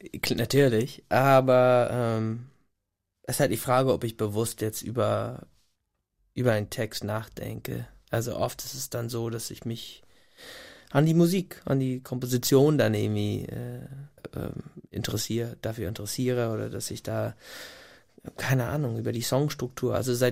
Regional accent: United States; also born or lived in Ireland; ich bin halt in den USA groß geworden, in Irland und nicht und nur mit englischsprachiger Musik.

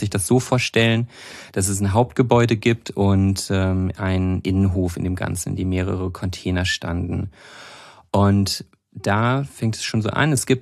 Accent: North Rhine-Westphalia, Germany; ich bin da in der Nähe aufgewachsen. Es gibt da diese, also nicht nur Regionalbahn, es gibt da so eine Bundesstraße, die quasi einmal geradeaus von Enschede nach Münster führt, mit vielen, ja, kleineren Städten auf der deutschen Seite, kleineren Städten, Dörfern und so. Aus der Ecke komme ich.

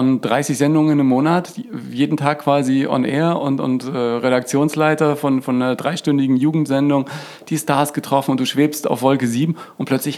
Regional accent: Bavaria, Germany; In Franken aufgewachsen und in Bayern die meiste Zeit gelebt als Teenie

